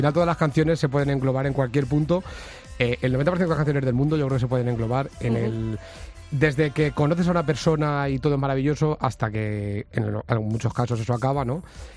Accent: Villanueva de la Jara, Castilla-La Mancha, Spain; Es una ermita de mi pueblo, de Villanueva de la Jara.

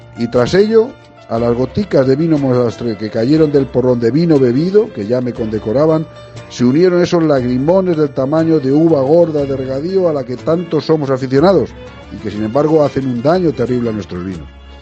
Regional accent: Pedro Muñoz, Castilla-La Mancha, Spain; que además era muy parecida a la discoteca Europa 2001 que había en mi pueblo, en Pedro Muñoz.

